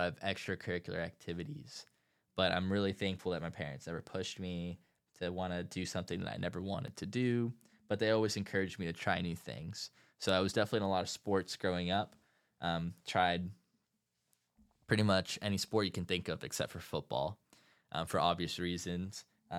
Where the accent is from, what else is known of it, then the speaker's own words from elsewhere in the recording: Davis, California, United States; So I grew up in Davis, California, and I've been here for a long time.